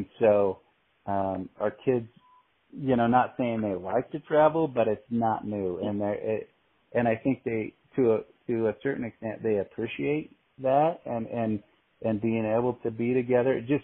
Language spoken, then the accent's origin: English; Enterprise, Alabama, United States; I grew up in Enterprise, right.